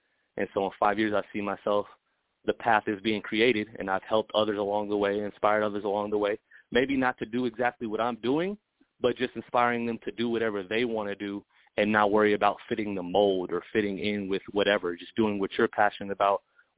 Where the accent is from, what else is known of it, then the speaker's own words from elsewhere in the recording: Las Vegas, Nevada, United States; now in San Diego, United States; So, like you said, I'm from Vegas.